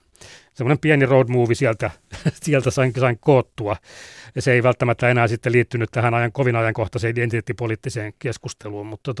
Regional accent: Ostrobothnia, Finland; meillä Pohjanmaalla.

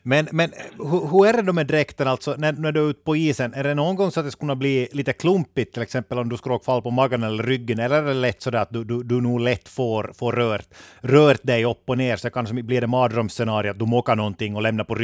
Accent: Vaasa, Ostrobothnia, Finland; Jag är från Vasa, mycket bekanta därifrån.

